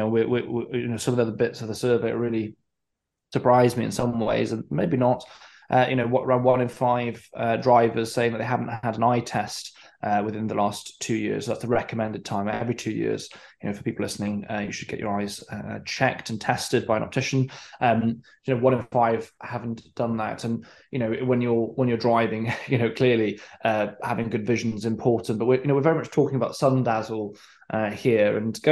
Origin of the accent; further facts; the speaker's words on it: Wales, United Kingdom; I'm from West Wales and Pembrokeshire way